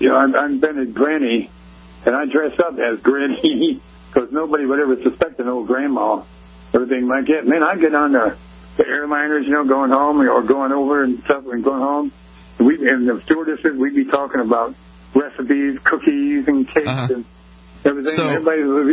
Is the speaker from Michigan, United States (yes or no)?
yes; Detroit, Michigan, United States; I come from the show business family up in Detroit anyway, but that's my hometown.